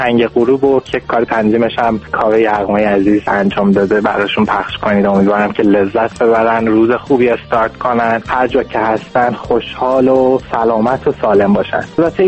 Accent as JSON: {"language": "Persian", "town": "Urmia", "region": "West Azerbaijan", "country": "Iran", "tie": "born there", "moved": "as an adult", "lives_now": "Tehran, Iran", "said": "اصالتاً متولد ارومیه هستم. وقتی که وارد دانشگاه شدم موو کردم اومدم تهران. نزدیک 5 6 سال از زندگی من قبل از اینکه بیام اینجا تهران بودم."}